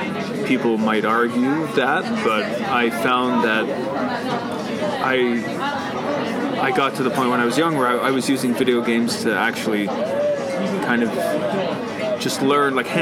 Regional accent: Toronto, Ontario, Canada; So I grew up basically at the border of Scarborough, Markham.

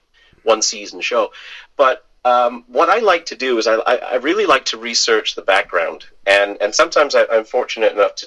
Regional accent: Scotland, United Kingdom; I'm originally from Scotland, my accent came out, you know, a little bit

